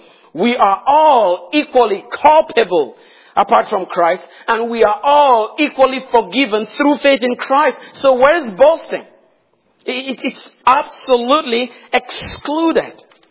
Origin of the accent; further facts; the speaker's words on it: Cameroon; I grew up in Cameroon, as Brother Stu mentioned, and our country has upwards of 250 tribes, ethno-linguistic groupings